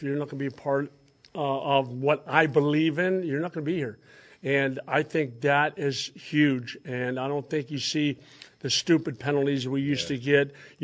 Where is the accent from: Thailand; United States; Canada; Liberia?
United States; East Brady, Pennsylvania; for my hometown where I grew up in, East Brady, all my buddies that played football with me on a 28-man roster, 60 in my graduating class